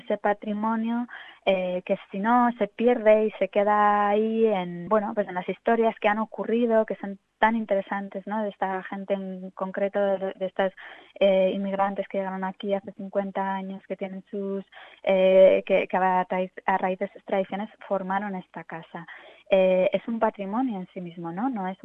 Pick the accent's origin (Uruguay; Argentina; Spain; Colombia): Spain; Logroño, La Rioja; yo crecí en La Rioja, que justamente está muy cerca, en frontera con el País Vasco, y en Logroño concretamente, y entonces estudié la carrera de arquitectura en Barcelona.